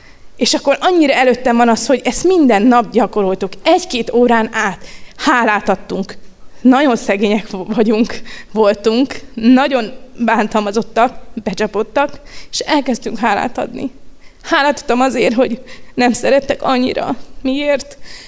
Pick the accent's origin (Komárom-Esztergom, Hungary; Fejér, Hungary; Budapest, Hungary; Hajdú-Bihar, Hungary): Budapest, Hungary; hogy elhagytuk Budapestet, mert én ott születtem, ott nőttem fel, elmentünk egy erdőszélére lakni egy kis házba